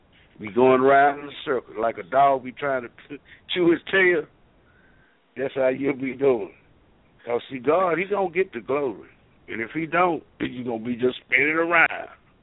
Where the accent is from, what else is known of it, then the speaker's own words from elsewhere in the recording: Dallas, Texas, United States; I was raised up in West Dallas Boys Club, boxing, all that.